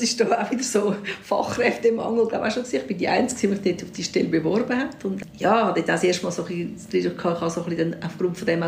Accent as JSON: {"language": "German", "country": "Switzerland", "said": "Mein Vater hatte eine deutsche Staatsbürgerschaft, meine Mutter war Schweizerin. Ich habe mich immer als Schweizerin verstanden, aber ich hatte einen ausländischen Hintergrund."}